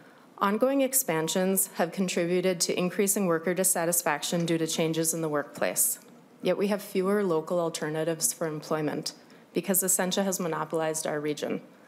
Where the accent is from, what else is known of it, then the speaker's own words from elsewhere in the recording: Duluth, Minnesota, United States; In a two-hour radius from my hometown in Duluth